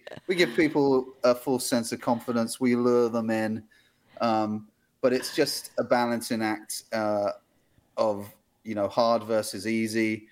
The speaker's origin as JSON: {"language": "English", "region": "England", "country": "United Kingdom", "said": "I have to say it this way because I'm English, aluminium powder."}